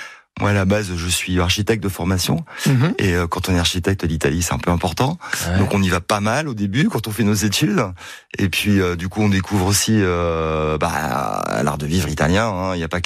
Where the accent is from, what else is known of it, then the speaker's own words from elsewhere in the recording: Strasbourg, Grand Est, France; born there; je suis né à Strasbourg, ouais.